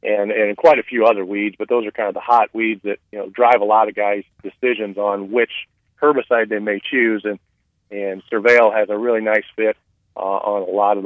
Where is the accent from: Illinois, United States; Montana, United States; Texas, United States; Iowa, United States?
Iowa, United States; I can't speak to exactly the rate, since I'm from Iowa, what you may be using in North Dakota